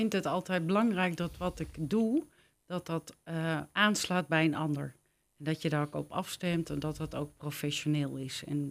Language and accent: Dutch; Prinsenbeek, North Brabant, Netherlands; Dat brengt mij terug naar mijn jeugd in Prinsenbeek.